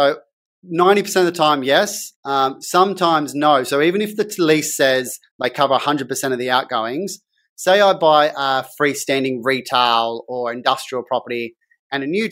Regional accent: Sydney, New South Wales, Australia; So I grew up in Sydney's West. It was farmland, like Kellyville and the Hills District didn't exist.

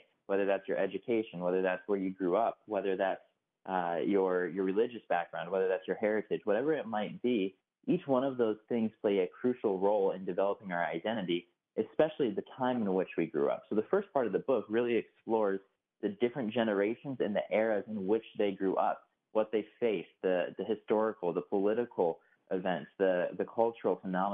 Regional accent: Chicago, Illinois, United States; now in Durham, United States; Yes, grew up in the suburbs there and now in Durham, North Carolina.

